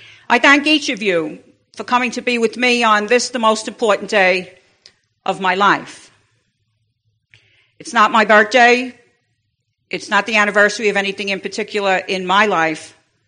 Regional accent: Bronx, New York, United States; That tells you I come from the Bronx. And one of our claims to fame is that we don't have an accent. I'm very partial to the Bronx.

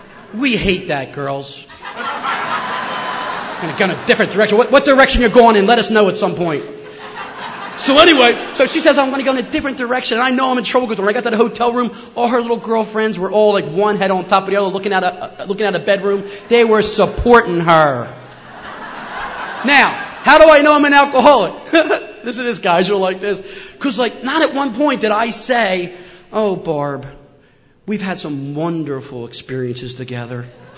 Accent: New Jersey, United States; Yeah, because I'm from Jersey. Am I all right?

